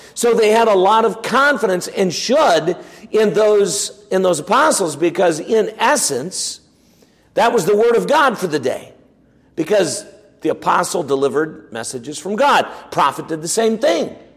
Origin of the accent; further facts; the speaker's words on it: United States; as an American, I can work together with some who are Egyptians.